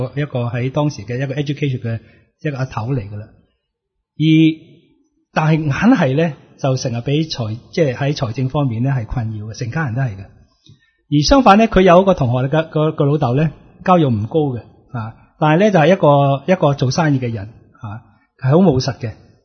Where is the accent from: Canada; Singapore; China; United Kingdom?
China; Shanghai; 即系我哋上海人咧